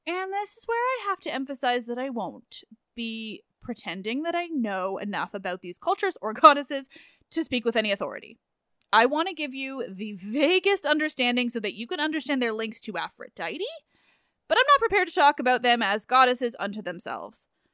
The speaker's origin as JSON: {"language": "English", "region": "England", "country": "United Kingdom", "said": "but I am very English, and thus, Cyprus."}